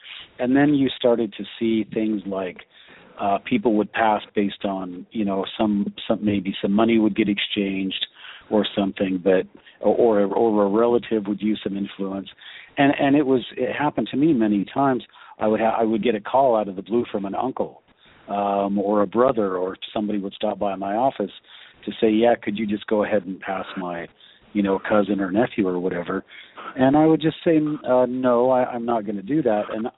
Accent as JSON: {"language": "English", "country": "United States", "said": "I felt very strong as an American, as the only American, that these kids have a good idea of what Americans are"}